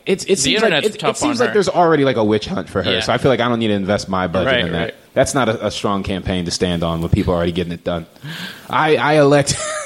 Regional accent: Tampa, Florida, United States; also born or lived in Germany; Yeah, I'm a Tampa guy. Not born, but raised.

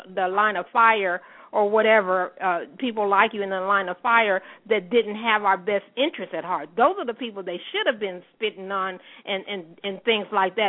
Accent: Colorado, United States; I'm from Colorado, and you know, we didn't.

